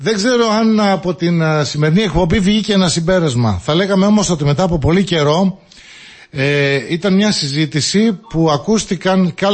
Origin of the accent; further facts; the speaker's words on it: Kostarazi, Western Macedonia, Greece; Και εγώ είμαι από ένα γειτονικό χωριό, κατάγομαι από ένα γειτονικό χωριό από τον κύριο Αντωνόπουλο. Από το χωριό Κοσταράζη.